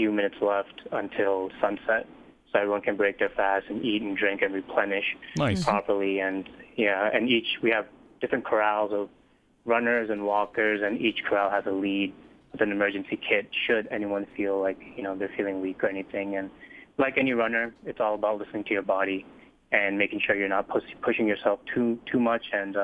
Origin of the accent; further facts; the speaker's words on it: Boston, Massachusetts, United States; I'm from Boston, I'm actually just visiting Alaska.